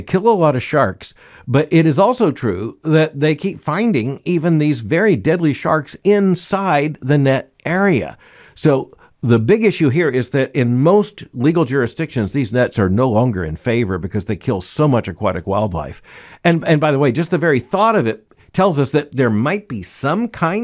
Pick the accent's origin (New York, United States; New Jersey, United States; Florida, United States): Florida, United States; I grew up in Florida.